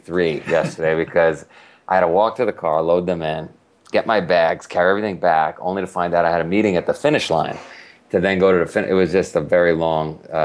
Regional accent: Queens, New York, United States; So I grew up in Queens, and my mom was very ahead of her time with the vegan diet and health food in Queens in the 70s.

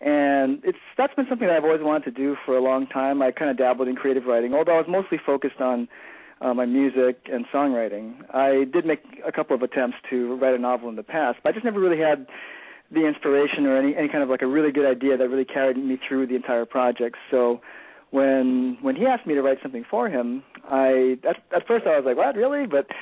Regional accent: Hawaii, United States; now in Vancouver, United States; I was born and raised in Hawaii, moved here to Vancouver, Washington about 12 years ago.

